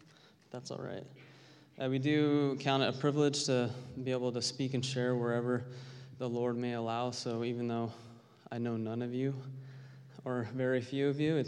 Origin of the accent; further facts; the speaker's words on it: United States; my testimony's normal just in the sense that I grew up in America. I'm not a missionary kid.